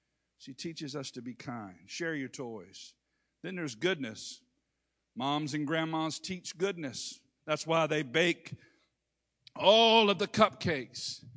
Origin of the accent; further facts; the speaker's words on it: Hertford, North Carolina, United States; I remember as a kid growing up in Hertford, North Carolina. I remember going to my grandma's house every Sunday afternoon.